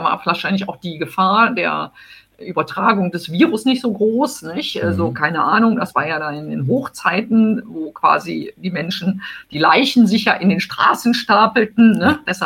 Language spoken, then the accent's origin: German; Rhineland, Germany; Ich bin ja ursprünglich aus dem Rheinland